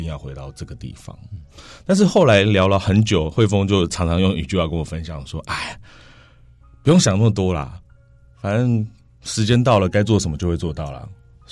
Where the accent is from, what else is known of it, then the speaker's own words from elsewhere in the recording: Taipei, Taiwan; 尤其是我是台北人